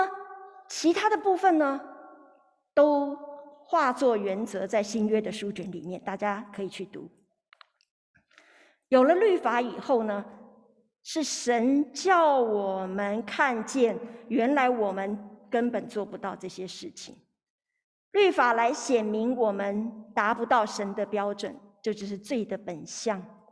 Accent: China; 我们是中国人

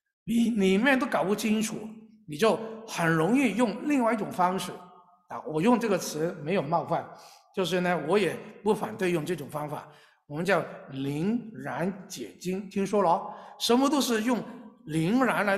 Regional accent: China; 啊，我们中国人最爱吃。

